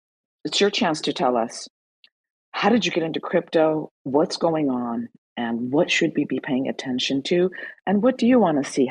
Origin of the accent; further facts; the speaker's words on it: Iran; now in United States; And as an Iranian like yourself, I am a U.S. citizen, Ida, but in my U.S. passport, it still says I was born in Iran.